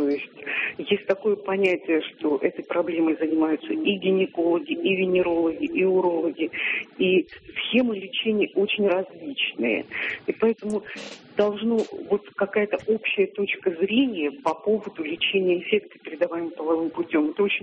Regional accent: Moscow, Russia; я из Москвы.

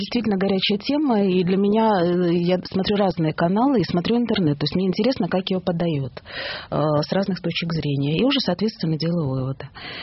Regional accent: Odesa, Odesa Oblast, Ukraine; я родилась в Одессе.

